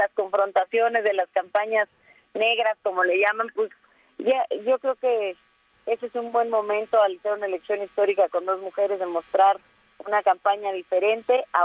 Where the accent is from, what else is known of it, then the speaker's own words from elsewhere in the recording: State of Mexico, Mexico; Soy más mexiquense que priista